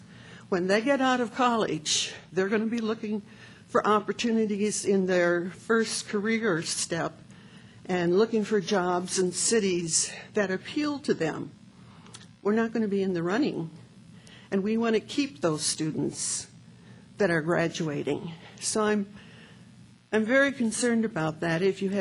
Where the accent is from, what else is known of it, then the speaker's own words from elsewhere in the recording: Dubuque, Iowa, United States; I was born and raised in Dubuque, Iowa